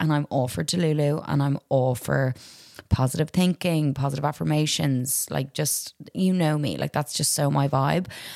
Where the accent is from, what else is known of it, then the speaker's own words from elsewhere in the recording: Ireland; Is it just because I'm Irish? I'm used to the cold, the wet.